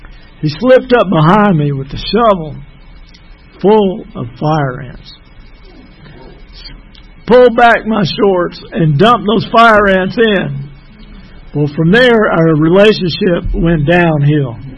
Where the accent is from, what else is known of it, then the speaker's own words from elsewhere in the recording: Birmingham, Alabama, United States; born there; I was born in Birmingham, Alabama, October the 14th, 1953. My father was an immigrant from Sicily, which is the largest island in the Mediterranean Sea for you who are geographically challenged.